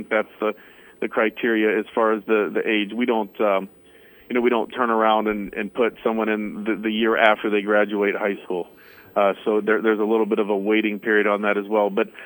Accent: Ohio, United States; I'm not from here. You know, I'm from Ohio, so I enjoy this

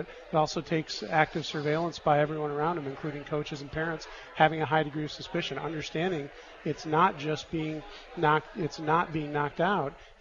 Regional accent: Michigan, United States; So I'm from Michigan originally.

